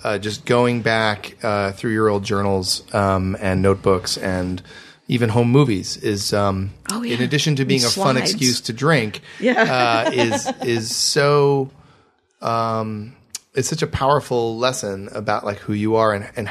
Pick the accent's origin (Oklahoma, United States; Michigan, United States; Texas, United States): Michigan, United States; I'm from Michigan.